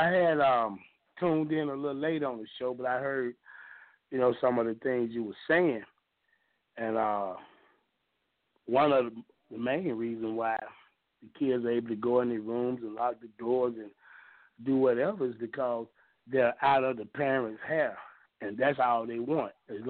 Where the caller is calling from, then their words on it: Jonesboro, Arkansas, United States; from Jonesboro, babe.